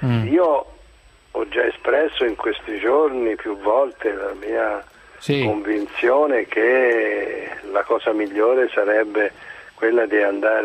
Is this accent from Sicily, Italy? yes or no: no; Tuscany, Italy; born there; now in Rome, Italy; sono nato in provincia di Livorno.